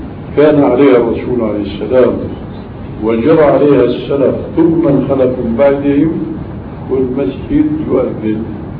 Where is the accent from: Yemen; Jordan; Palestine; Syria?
Syria; Damascus, Damascus Governorate; فهم رجل في الأخير أنه صلاته كما يقول عندنا في دمشق فشكلي